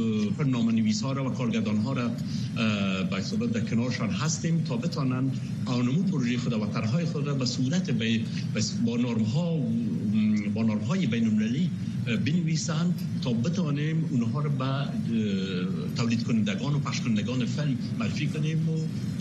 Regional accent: Afghanistan; moved away as an adult; سن 20 سالگی از افغانستان آمدم بیرون

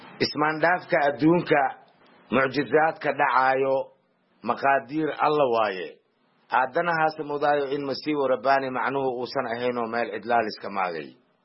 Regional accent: Jilib, Middle Juba, Somalia; born there; aniga waxaan ku dhashay Jilib marka oo saddex meel badka ah, hal meelna birika ah.

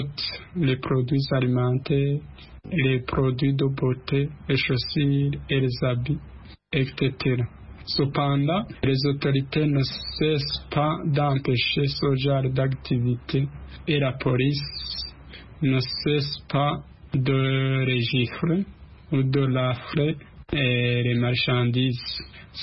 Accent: Burundi; Et chez nous au Burundi, le commerce en bio se pratique dans différentes villes du pays

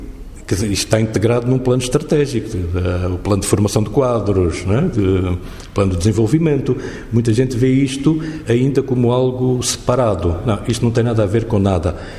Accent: Luanda, Angola; eu sou de Luanda, sou do outro lado de Luanda

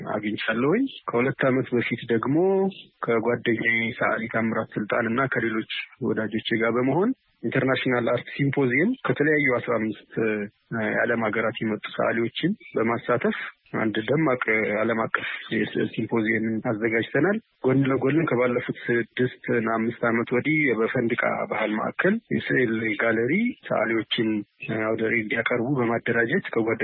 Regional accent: Dessie, Amhara, Ethiopia; born there; የተወለድኩት በደሴ ከተማ ነው። አማተር የስዕል ጥበብን በደሴ ከተማ ስማር ቆይቼ

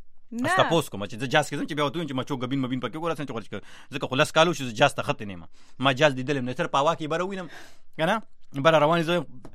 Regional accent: Kabul, Afghanistan; له کابل نه یم.

